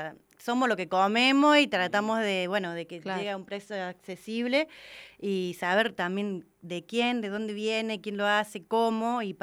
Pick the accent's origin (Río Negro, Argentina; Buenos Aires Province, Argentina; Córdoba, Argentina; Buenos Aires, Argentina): Córdoba, Argentina; Paso Viejo; del Movimiento Campesino, vengo desde, me dice, 200 kilómetros, de Paso Viejo, Departamento Cruz del Eje.